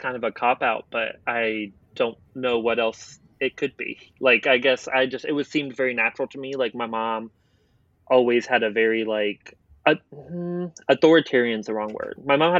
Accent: Portsmouth, Virginia, United States; born there; So I was born in Portsmouth, Virginia, but my mom was in the Navy. So I moved around a lot.

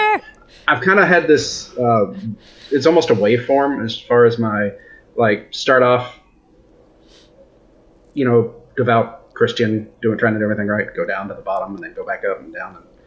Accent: United States; now in Canada; I'm an American working in Canada. I'm only here for like 2 weeks.

